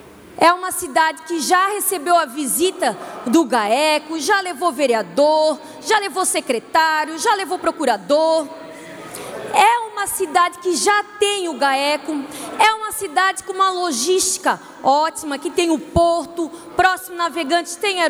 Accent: Itajaí, Santa Catarina, Brazil; como cidadã itajaiense há 38 anos, é onde eu nasci, cresci, fiz a minha vida e lá mantenho meu escritório de advocacia

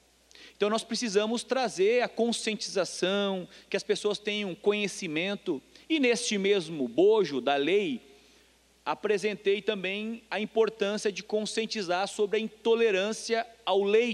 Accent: Santa Catarina, Brazil; Eu sou lá da Serra Catarinense

